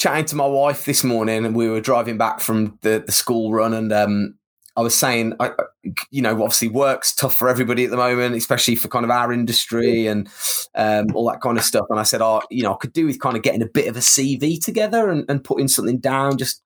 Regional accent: Birmingham, West Midlands, United Kingdom; I am a snowboarder from Birmingham in the UK, turned TV presenter slash commentator slash mouth for hire.

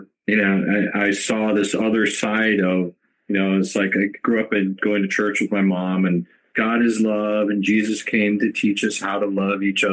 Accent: Chicago, Illinois, United States; also born or lived in Cincinnati; Well, I originally from Cincinnati, and I grew up near Chicago.

